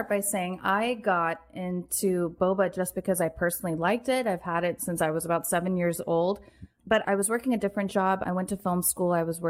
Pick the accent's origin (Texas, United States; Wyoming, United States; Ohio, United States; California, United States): California, United States; Redlands; in San Bernardino, which is next door to our hometown where we grew up in Redlands.